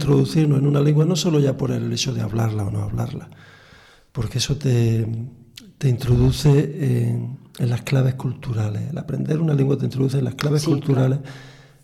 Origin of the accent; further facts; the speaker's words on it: Granada, Andalusia, Spain; de aquí de España del Sur, de donde yo soy, de Granada.